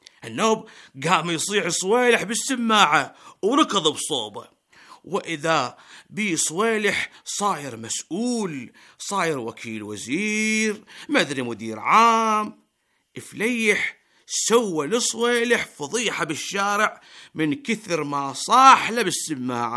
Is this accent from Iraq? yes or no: yes; Iraq; ترى بلدنا العراق اليوم مغمى عليه بقسم الطوارئ